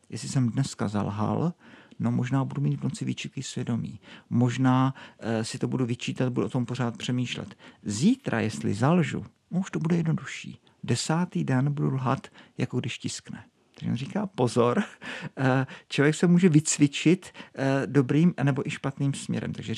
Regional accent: Brno, South Moravian Region, Czechia; Já jsem z Brna. Co s tím chceš dělat? Jo? New York, to by bylo super, ale Brno prostě.

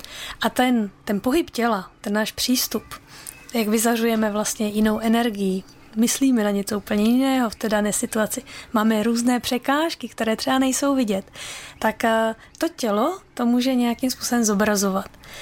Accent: Slovakia; now in Brno, Czech Republic; Ne, já jsem původně ze Slovenska. Aha. V Brně jsem přistěhovalec

